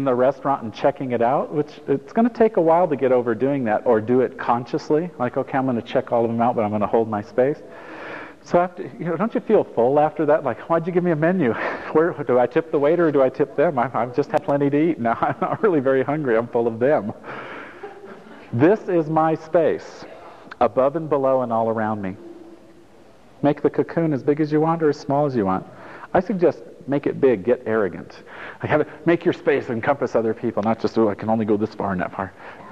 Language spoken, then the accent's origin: English; Italy; I grew up in Italy, so coming here when gas, even at that time, was $3 a gallon